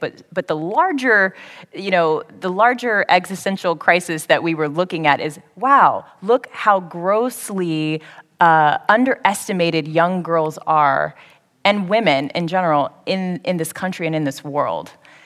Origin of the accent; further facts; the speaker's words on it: United States; Trust me. Like, I'm American.